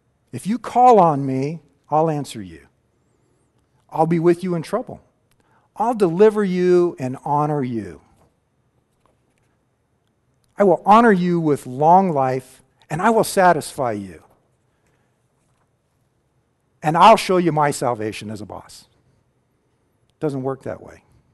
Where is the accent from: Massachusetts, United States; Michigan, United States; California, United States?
California, United States; I grew up in Northern California at the southern end of the Cascade Mountains